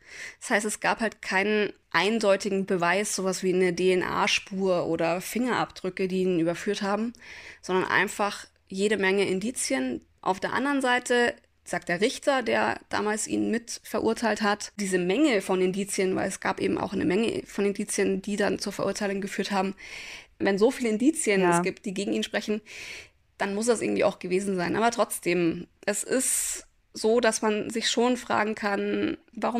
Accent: Türkenfeld, Bavaria, Germany; Und ich bin in Türkenfeld aufgewachsen. Das ist mit dem Auto ungefähr so, ja, 10 bis 15 Minuten weit weg.

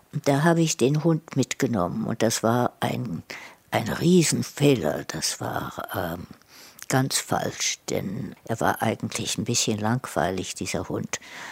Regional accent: England, United Kingdom; German is a second language; Ich bin Engländerin. Ich bemühe mich, Deutsch zu sprechen. Ich lese nicht Deutsch. Ich kann ein bisschen lesen.

